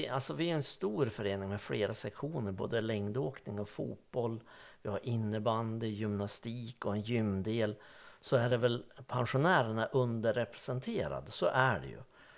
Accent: Vemdalen, Jämtland County, Sweden; Jag tror att man har fostrat sig det lite grann från Vemdalen där jag är uppvuxen

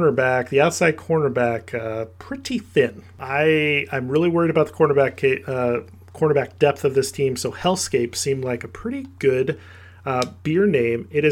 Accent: Cedar Rapids, Iowa, United States; I've got a beer from my hometown, Cedar Rapids, Iowa.

